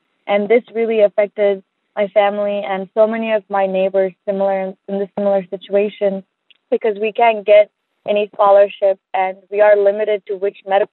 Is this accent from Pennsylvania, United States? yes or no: no; Orlando, Florida, United States; I'm from Orlando.